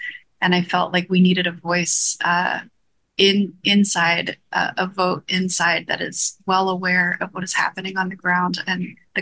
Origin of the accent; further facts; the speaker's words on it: Washington, District of Columbia, United States; And I'm originally from Washington, D.C.